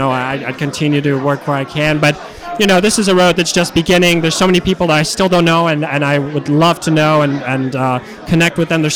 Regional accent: California, United States; I'm originally from California, and my friend back from the West Coast, she told me

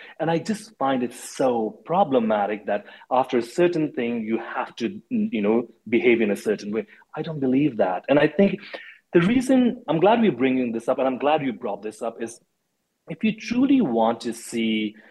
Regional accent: Nepal; also born or lived in India; I grew up in Nepal and in India.

